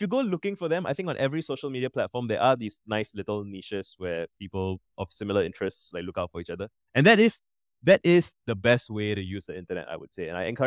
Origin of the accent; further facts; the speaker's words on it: Singapore; So I grew up in Singapore. I'm still here